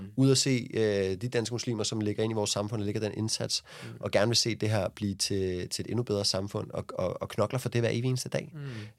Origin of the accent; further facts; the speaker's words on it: Copenhagen, Capital Region of Denmark, Denmark; Og det siger jeg det her som et barn, der er vokset op i byen, som en københavner, der har boet på alle brokvartererne.